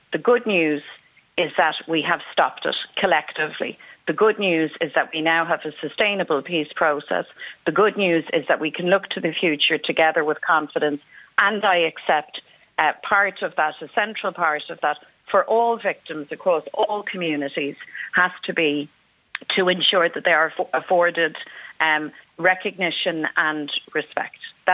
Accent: Ireland; I mean, I'm an Irish Republican. I believe in the right to the people, all of the people of this Ireland, to self-determination, to freedom.

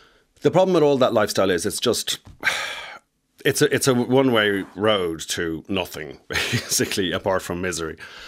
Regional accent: Ireland; I think Irish people kind of fit in everywhere. And the nicest thing about being Irish, and I actually love being Irish

